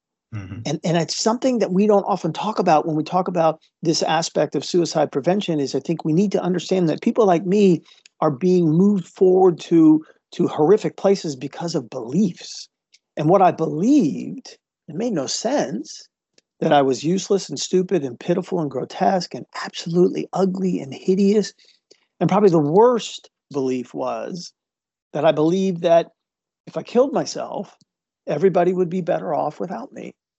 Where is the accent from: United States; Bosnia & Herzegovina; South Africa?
United States; Washington, D.C. area; also born or lived in Midwest; So I was born in January of 1963 in the Midwest. And then 3 years later, I don't remember, but we did ultimately move to the suburbs of Washington, D.C. And that's where I was raised.